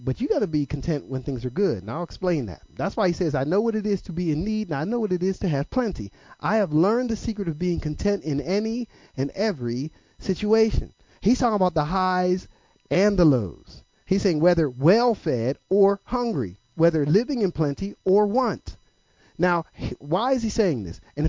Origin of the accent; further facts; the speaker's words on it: Pittsburgh, Pennsylvania, United States; I remember when I first went to Philadelphia, I'm from Pittsburgh, and they gave me a Philly cheesesteak.